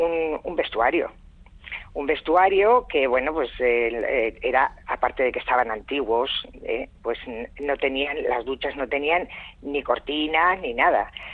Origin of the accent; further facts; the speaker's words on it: Bilbao, Basque Country, Spain; Bueno, nosotros somos de Bilbao, de Las Arenas.